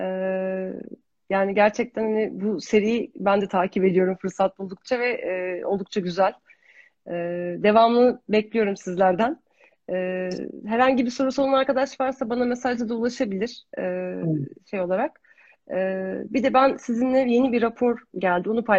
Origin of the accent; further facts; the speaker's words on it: Thrace, Turkey; biz Trakyalıyız, biraz bağlıyız.